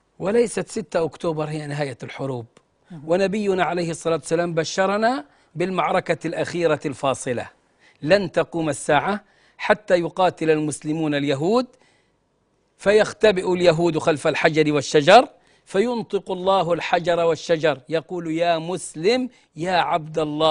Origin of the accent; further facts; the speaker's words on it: Egypt; عندنا في مصر